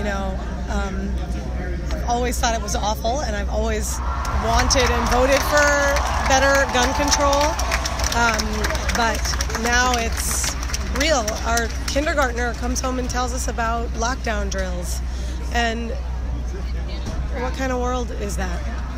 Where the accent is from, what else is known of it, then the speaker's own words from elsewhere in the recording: Takoma Park, Maryland, United States; I'm from Tacoma Park, Maryland.